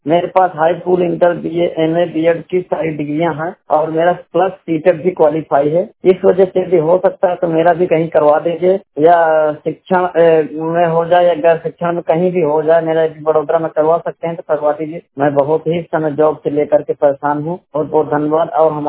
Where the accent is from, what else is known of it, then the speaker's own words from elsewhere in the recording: Banda, Uttar Pradesh, India; मैं बांदा उत्तर प्रदेश का मूल निवासी हूँ।